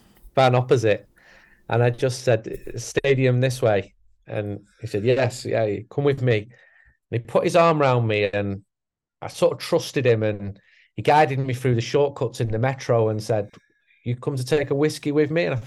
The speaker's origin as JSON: {"language": "English", "region": "England", "country": "United Kingdom", "said": "on video call and said, look, I've got an English person here."}